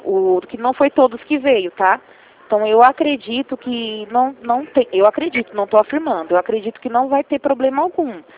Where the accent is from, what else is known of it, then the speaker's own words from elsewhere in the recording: Rio Claro, São Paulo, Brazil; eu sou daqui de Rio Claro mesmo.